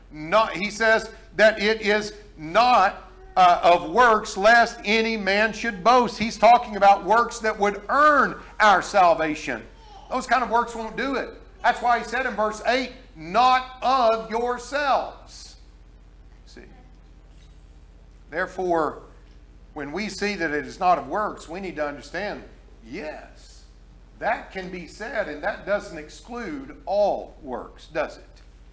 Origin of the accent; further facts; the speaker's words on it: Oklahoma, United States; You know, I'm from Oklahoma, you know.